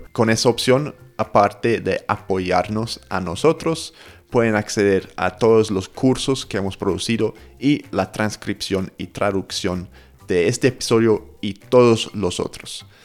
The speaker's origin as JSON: {"language": "Spanish", "region": "England", "country": "United Kingdom", "second_language": "Spanish", "said": "Yo soy inglés, entonces mi español diría que es bueno, pero no es perfecto."}